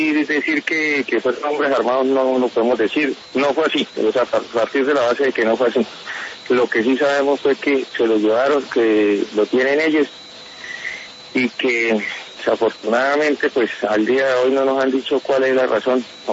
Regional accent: Colombia; como ciudadano colombiano

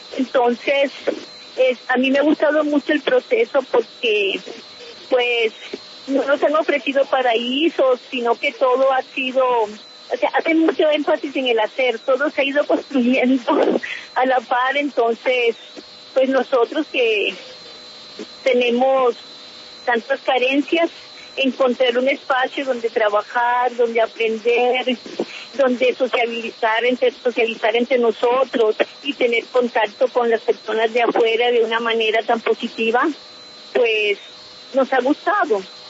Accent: Montería, Córdoba, Colombia; De Montería.

